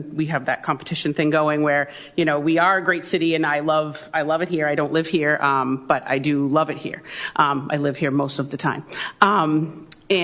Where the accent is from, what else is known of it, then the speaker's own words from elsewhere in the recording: Beverly, Massachusetts, United States; I've been a teacher in Beverly for 22 years. I was raised in Beverly from the time I was 3 years old. My mom still lives here.